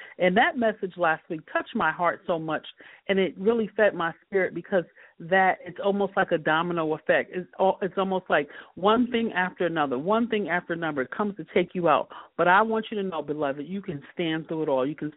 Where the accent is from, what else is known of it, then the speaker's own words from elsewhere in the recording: Miami, Florida, United States; You know, I'm from Miami, Florida, haven't been there in years. But I can remember as a little girl, when the storm came, that the palm trees were still standing.